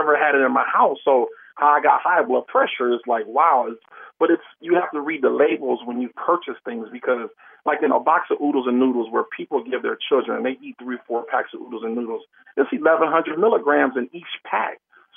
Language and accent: English; Buffalo, New York, United States; I'm from Buffalo, and then being in Buffalo, we had a mild, medium, hot suicide.